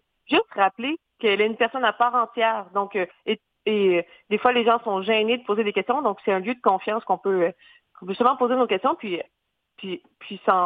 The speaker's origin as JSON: {"language": "French", "region": "Quebec", "country": "Canada", "lives_now": "Gaspésie, Canada", "said": "Moi, je suis régionaire du Bas-Saint-Laurent et c'est cet emploi qui m'a emmenée en Gaspésie."}